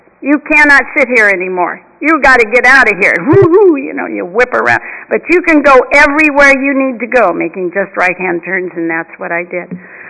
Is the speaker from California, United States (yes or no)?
yes; Santa Monica, California, United States; I knew my mother would be very upset about me going to Venice. I'm from Santa Monica. You know, we don't have anything to do with people from Venice, you know.